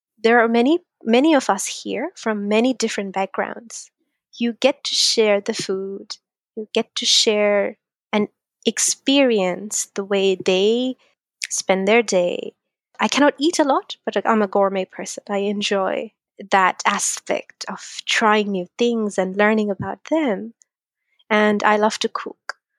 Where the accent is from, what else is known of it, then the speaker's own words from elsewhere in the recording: Bangladesh; English is a second language; now in United States; When I was a kid in Bangladesh, it's a Muslim majority country.